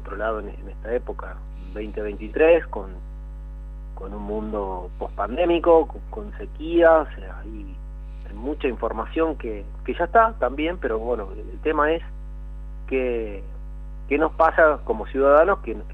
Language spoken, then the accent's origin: Spanish; Rosario, Santa Fe, Argentina; soy rosarino